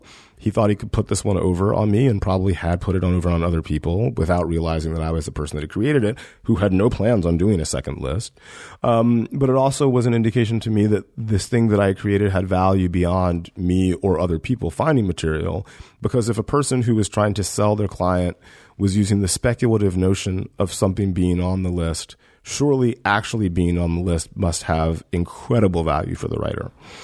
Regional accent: Deep South, United States; You know, growing up in the Deep South, I remember being in English class

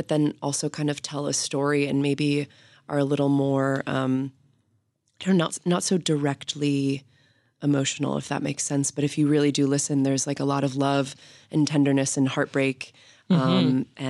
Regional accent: Illinois, United States; now in Chicago, United States; You know, I grew up in rural Illinois and I've lived in Chicago for 10 years.

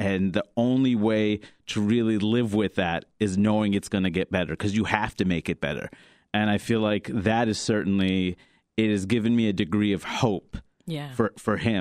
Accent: Queens, New York, United States; Like, there are times where growing up in Queens, New York, when people ask, where are you from, I wasn't insulted by it because everybody was from somewhere.

